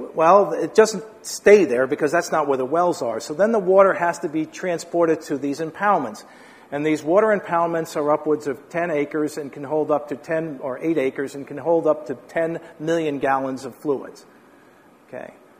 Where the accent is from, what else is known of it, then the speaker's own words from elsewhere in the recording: New York, United States; Because I grew up in New York, and we used to drive down to Washington, D.C., and we drive through New Jersey